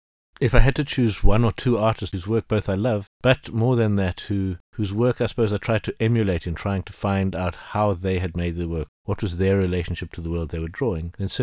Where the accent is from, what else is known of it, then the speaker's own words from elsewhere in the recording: South Africa; particularly growing up in South Africa